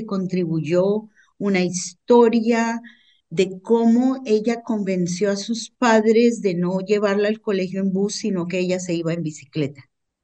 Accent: Colombia; born there; yo nací en Colombia

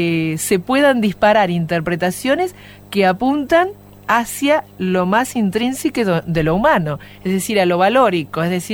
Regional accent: Buenos Aires, Argentina; born there; Nací en Buenos Aires, soy ilustradora y directora de arte.

